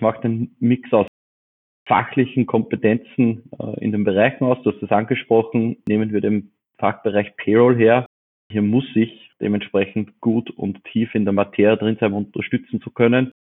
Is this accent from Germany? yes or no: no; Austria; Ich bin Österreicher